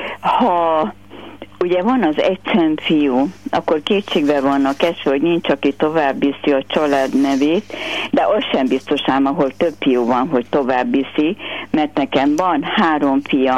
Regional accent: Győr-Moson-Sopron, Hungary; Valamikor a 50-es évek végén, 60-as évek elején én Sopron közelében nőttem föl egy szénkatolikus faluba

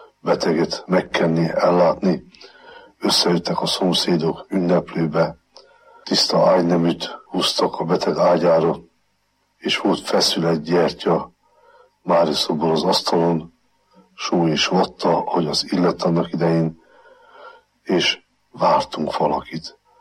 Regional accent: Szekszárd, Tolna, Hungary; Szekszárdon nevelkedtem, szüleim, nagyszüleim, nagynénik világa volt az, akiktől megkaphattam a hitet.

